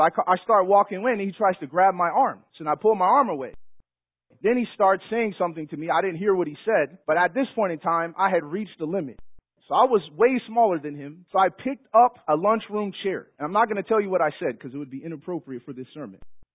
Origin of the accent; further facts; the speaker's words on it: Chicago, Illinois, United States; But where I grew up in Chicago, if you pretend to be hard, that was a way of survival.